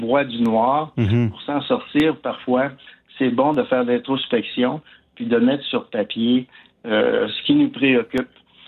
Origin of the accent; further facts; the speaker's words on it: Quebec, Canada; comme je suis natif de l'Abitibi, la vie là-bas est très différente de la vie rurale ici.